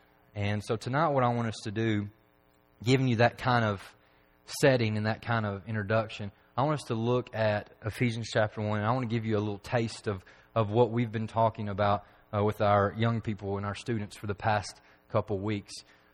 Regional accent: McMinnville, Oregon, United States; even though I'm from McMinnville, and even though I was born in Biola, and my parents were farmers for a little while, and I've got farming background, I grew up on a farm for 4 years, and then we moved to the city of McMinnville

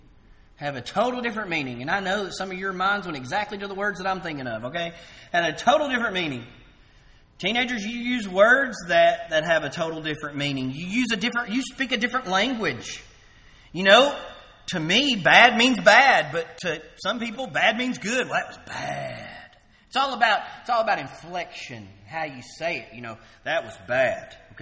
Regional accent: the South, United States; accent: southern; I didn't even know I had a southern accent until I moved away from college.

